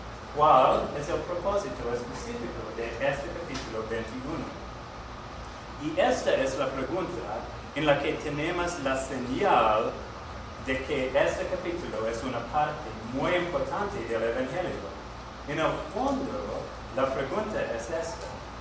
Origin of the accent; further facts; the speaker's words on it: Australia; Spanish is a second language; Desde mi niñez en Australia, me he gustado leer.